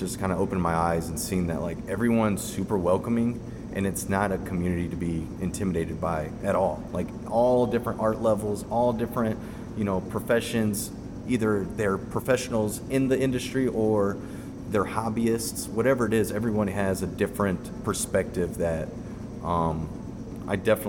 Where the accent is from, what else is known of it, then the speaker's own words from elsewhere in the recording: Midwest, United States; You know, just being a Midwesterner, I was like, okay, I need to find my audience